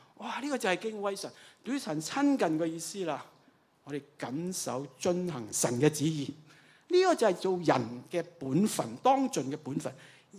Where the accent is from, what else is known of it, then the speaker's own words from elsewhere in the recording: China; 真係我哋中國人就好慘啊！